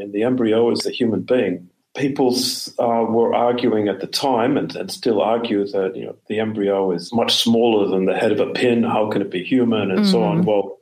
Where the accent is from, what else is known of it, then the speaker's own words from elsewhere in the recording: Boston, Massachusetts, United States; From Boston.